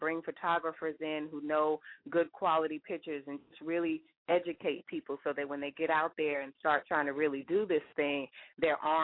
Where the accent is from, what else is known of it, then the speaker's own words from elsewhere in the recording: New York, United States; I'm from New York, so I see there's a lot of amazing things to see on the streets of New York